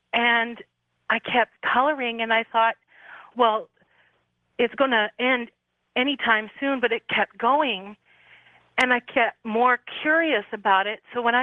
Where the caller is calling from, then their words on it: Sacramento, California, United States; I'm calling from Sacramento.